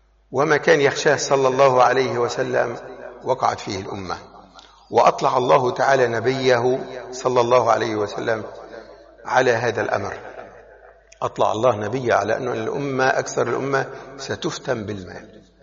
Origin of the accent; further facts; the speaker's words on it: Tripoli, North Governorate, Lebanon; moved away; لما طلعنا من لبنان في مجموعة من عنا من طرابلس طلعوا شباب إلى الدنمارك